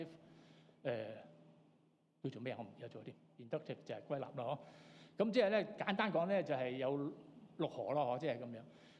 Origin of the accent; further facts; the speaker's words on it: China; 我哋中國人話咧鬼拍後尾枕喎